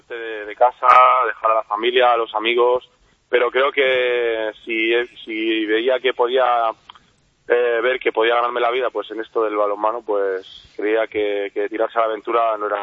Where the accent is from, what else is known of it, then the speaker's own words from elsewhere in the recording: Spain; los jugadores que venimos de España